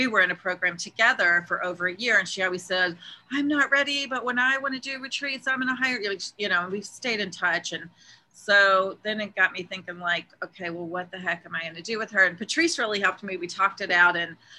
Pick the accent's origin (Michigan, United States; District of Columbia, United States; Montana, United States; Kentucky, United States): Kentucky, United States; Louisville; now in New York, United States; And Mariah, I'm originally from Louisville, but I've been in the New York area for a very long time. But my family's still there.